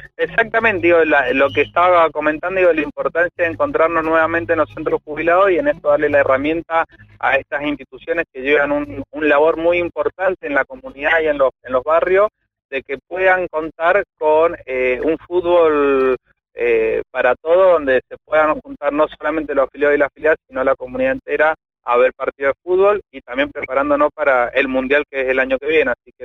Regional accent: Argentina; como argentino

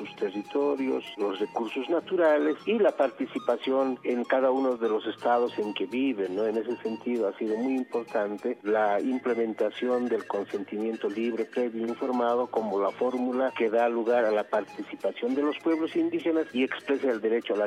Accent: Bolivia; soy de Bolivia, hablo aymara y soy de la nación Colla.

